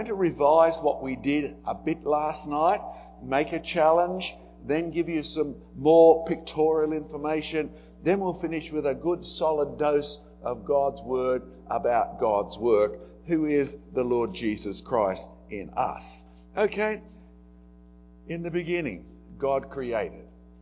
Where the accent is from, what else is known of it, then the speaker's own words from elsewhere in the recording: Australia; moved away; I couldn't do much about my accent, but I could sort of drop out very Australian phrases and very Australian words